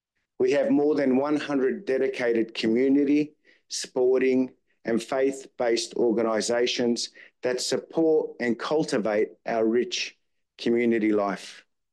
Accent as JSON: {"language": "English", "town": "Croydon", "region": "London", "country": "United Kingdom", "tie": "born or raised there", "said": "Born and raised in Croydon, I have personally witnessed the transformation of our community."}